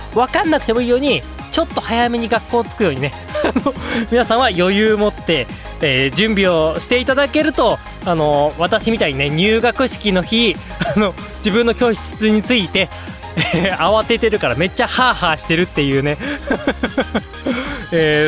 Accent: Hokkaido, Japan; 北国育ちでね、あったかいところへのね、憧れがすごいから。あの、寒いの苦手、北海道人なので、

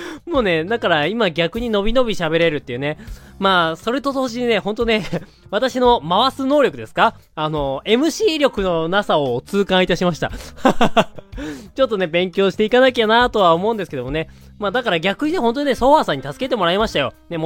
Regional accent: Hokkaido, Japan; 私の地元北海道は梅雨とは無縁ではございますけども

